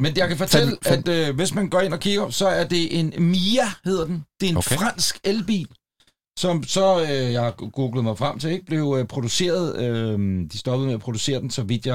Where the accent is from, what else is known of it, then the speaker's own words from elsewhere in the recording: Copenhagen, Capital Region of Denmark, Denmark; som københavner skal man nok ikke have sådan en bil